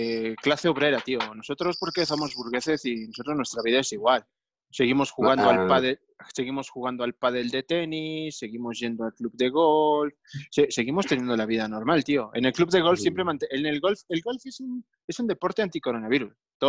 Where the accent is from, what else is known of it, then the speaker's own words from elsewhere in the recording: Alcorcón, Community of Madrid, Spain; ahora que regresé aquí al Alcorcón, tío, de donde yo soy, tú sabrás que yo soy de Alcorcón, pues nada, aquí en Alcorcón hay puros viejitos